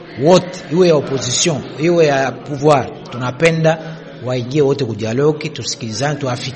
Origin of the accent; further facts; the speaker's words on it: DR Congo; sisi ni wakongomani